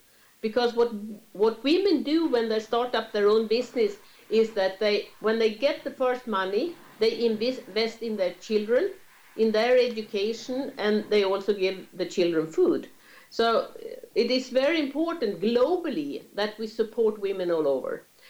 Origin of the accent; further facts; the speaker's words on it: Sweden; we start in Sweden because I was from Sweden